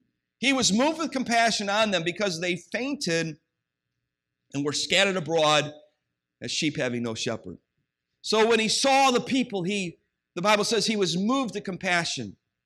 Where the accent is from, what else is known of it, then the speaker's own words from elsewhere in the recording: Ohio, United States; now in Los Angeles, United States; And you know, when I was a kid growing up in Ohio, I thought to myself, who would want to live in Los Angeles, or who would want to live in California?